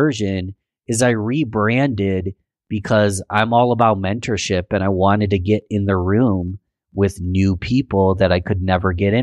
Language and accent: English; Rochester, New York, United States; born and raised in Rochester, New York, love my city, will advocate for my city any day of the week, but I don't just learn from people from Rochester.